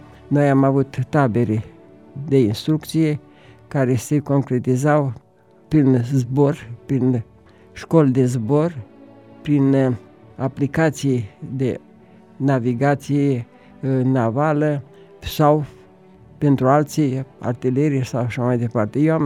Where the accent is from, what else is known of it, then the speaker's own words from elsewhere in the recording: Botoșani, Botoșani County, Romania; born there; Sunt născut în Botoșani, într-un oraș cu tot farmecul moldovenesc și cu un trecut glorios datorită personalităților mari pe care le-a avut.